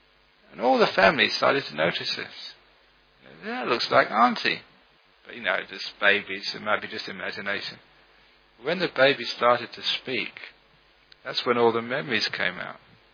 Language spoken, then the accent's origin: English; London, United Kingdom; born there; I was born in London. I became a Buddhist.